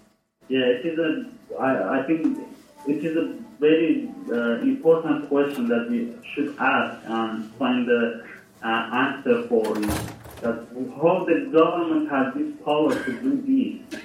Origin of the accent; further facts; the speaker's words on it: Iran; English is a second language; I was born in Iran for 30 years, and I know that what is dictatorship system.